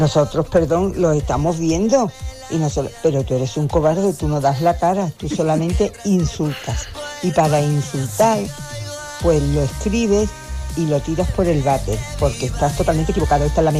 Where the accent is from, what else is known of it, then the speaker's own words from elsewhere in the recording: Ronda, Andalusia, Spain; de Ronda y cuando quieras ven a verme, ¿vale?